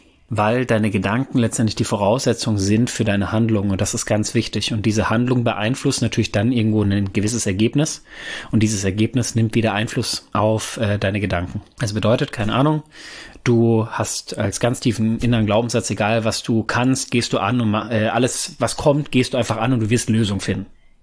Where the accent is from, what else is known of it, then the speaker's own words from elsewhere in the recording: North Rhine-Westphalia, Germany; Ich komme ja ursprünglich aus dem Pott, aber ich krieg das hin.